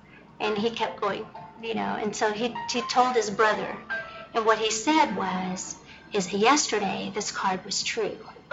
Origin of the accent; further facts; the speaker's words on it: Texas, United States; I am from Texas.